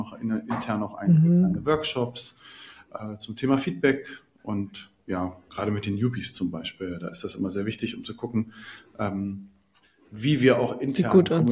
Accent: Berlin, Germany; ich komme aus Berlin

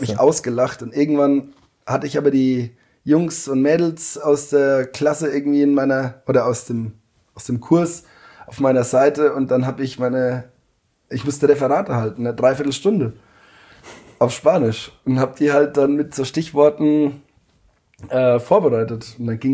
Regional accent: Bavaria, Germany; Ja, Fasching. Bei uns in Wagelshaus ist das das größte Thema.

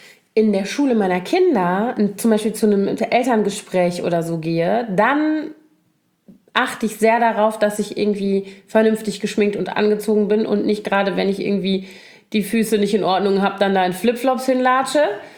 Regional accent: Koblenz, Rhineland-Palatinate, Germany; also meine Heimatstadt Koblenz

